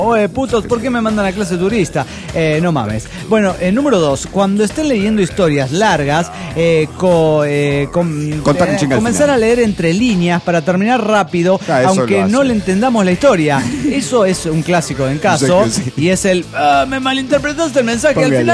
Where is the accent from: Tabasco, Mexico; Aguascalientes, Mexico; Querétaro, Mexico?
Querétaro, Mexico; de Querétaro, México.